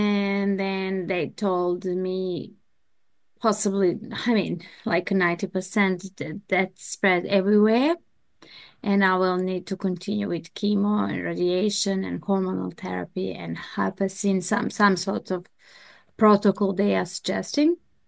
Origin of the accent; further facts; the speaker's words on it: Serbia; English is a second language; moved away as an adult; now in New Zealand; And we can start from how we came from Serbia. So our country, ex-Yugoslavia, was in wars